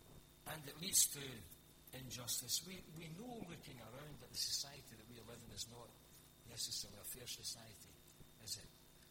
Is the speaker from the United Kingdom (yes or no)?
yes; Hamilton, Scotland, United Kingdom; I'm a Lanarkshire boy, born and bred. I was brought up in Hamilton